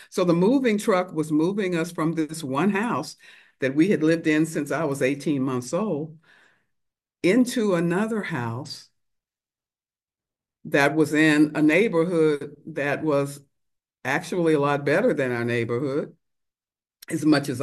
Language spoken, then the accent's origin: English; Houston, Texas, United States; I was fortunate enough to get a job out at NASA at the age of 17, growing up in Houston, Texas, where everything was still segregated.